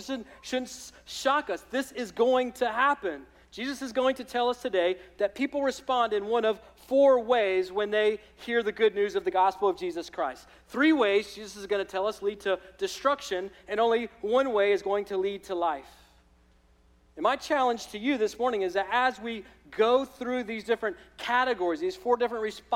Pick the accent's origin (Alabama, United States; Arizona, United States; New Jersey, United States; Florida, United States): Alabama, United States; as I call it, the sower and the dirt, because I'm from Alabama, and that just sounds right to me.